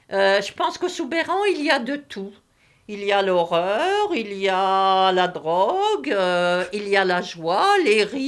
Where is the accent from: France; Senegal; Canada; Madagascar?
Canada; Sainte-Félicité, Quebec; il y avait une bibliothèque à l'endroit, dans le petit village où je suis née. Je suis née à Montagny, Sainte-Félicité.